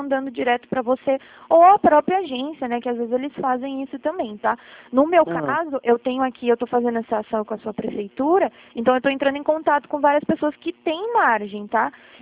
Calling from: Atibaia, São Paulo, Brazil; Eu fico em Atibaia, no interior de São

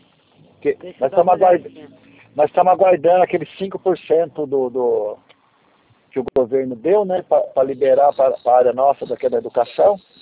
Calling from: Pirapozinho, São Paulo, Brazil; Eu estou aqui numa cidade bem ao lado de Presidente Prudente, chama Pirapozinho.

